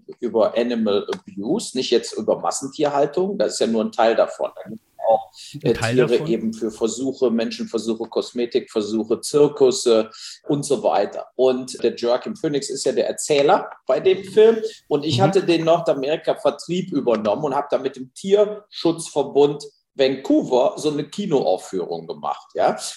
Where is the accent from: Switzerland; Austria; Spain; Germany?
Germany; Burscheid, North Rhine-Westphalia; bin eben leider auch im Burscheid mit Leberwurst, Butterbroten aufgewachsen